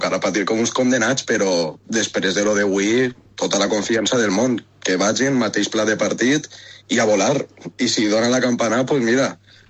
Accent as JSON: {"language": "Catalan", "town": "Barcelona", "region": "Catalonia", "country": "Spain", "said": "Jo sóc de Barcelona, però porto ja aquí 20 anys i ja tinc el cor groguet."}